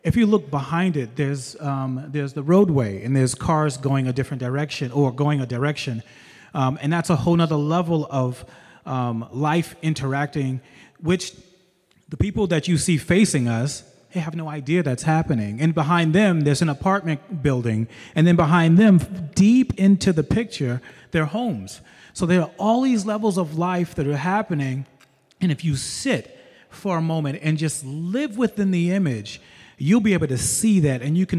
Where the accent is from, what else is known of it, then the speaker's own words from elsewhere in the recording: New York, United States; So originally, I'm from New York